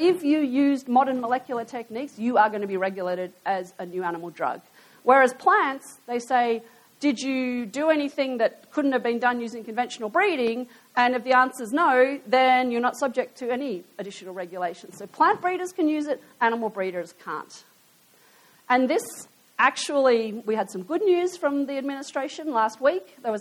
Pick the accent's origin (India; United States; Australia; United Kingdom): Australia; I can make fun of it because I'm Australian